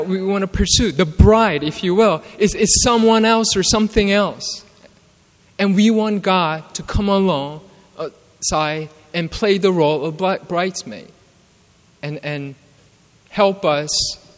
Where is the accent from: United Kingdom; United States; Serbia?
United States; New York City, New York; when I was growing up in New York City, when there was some scary situations